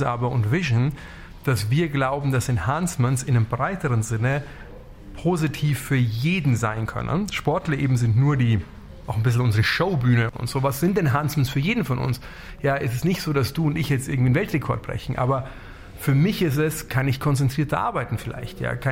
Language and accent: German; Bavaria, Germany; ich komme aus dem Dorf in Bayern, ja, und eine super coole Kindheit, aber nicht eine reiche Kindheit